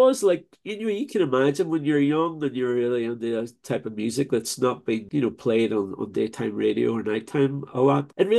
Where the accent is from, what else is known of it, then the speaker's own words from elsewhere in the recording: Derry, Northern Ireland, United Kingdom; now in London, United Kingdom; 40th anniversary of us coming to London. We came in October 84. And, you know, if you can imagine, we're coming from Derry.